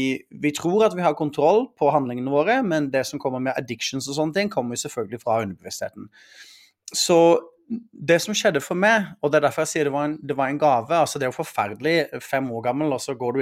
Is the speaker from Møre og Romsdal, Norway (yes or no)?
no; Arendal, Agder, Norway; Så når jeg vokste opp i Arendal, så var det veldig toxic, kan du si, i mange måter.